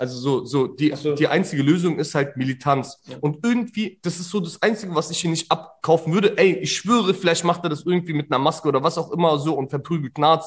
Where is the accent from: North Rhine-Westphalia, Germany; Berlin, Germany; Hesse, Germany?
Berlin, Germany; ich als Berliner Ausländer